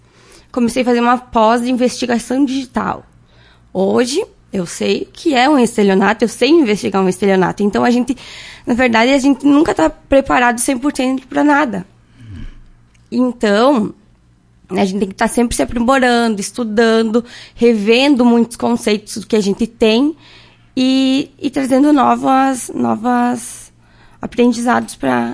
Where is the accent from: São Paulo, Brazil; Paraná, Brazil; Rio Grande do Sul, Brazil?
Rio Grande do Sul, Brazil; Tapejara; Sou natural de Tapejara, nasci lá, morei praticamente toda a minha vida em Tapejara. E eu saí de lá quando eu entrei na Polícia Civil, que fui para Porto Alegre fazer a Academia de Polícia.